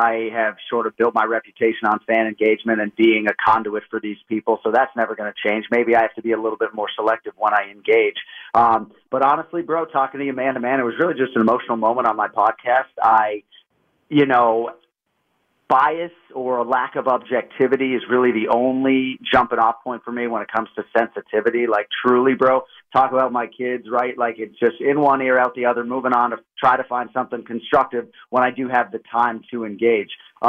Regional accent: Boston, Massachusetts, United States; Like I say, man, I grew up in Boston. I'm not a martial artist.

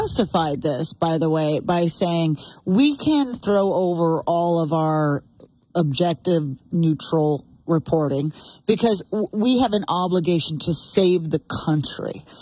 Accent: Oregon, United States; you're here, you're Montanan, I grew up in Oregon.

